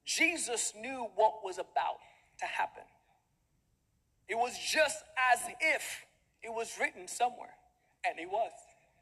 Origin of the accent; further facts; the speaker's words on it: Kenya; I was born and raised in Kenya. And in my upbringing, there's a lot of things that I lacked. We were brought up in a very humble home.